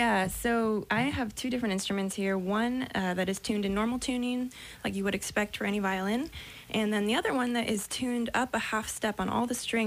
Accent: Corvallis, Oregon, United States; now in Santa Cruz, United States; I'm originally from Corvallis, Oregon.

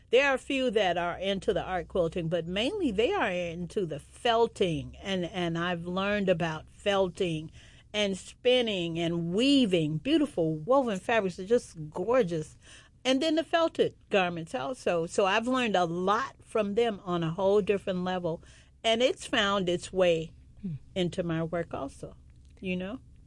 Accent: Chicago, Illinois, United States; I'm originally from Chicago

